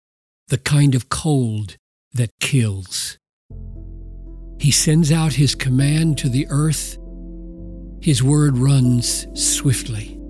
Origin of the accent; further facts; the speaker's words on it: South Carolina, United States; now in Minnesota, United States; When I came to Minnesota from South Carolina, I dressed for it